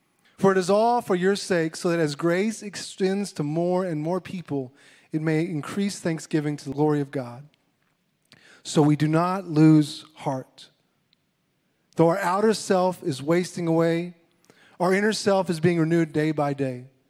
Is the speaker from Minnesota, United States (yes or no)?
no; Clyde, Texas, United States; my hometown in Clyde. Clyde is where I grew up. Clyde is where I did ministry as youth minister for several years. I lived there almost, I guess, going on 6 years as an adult. Grew up there as a kid.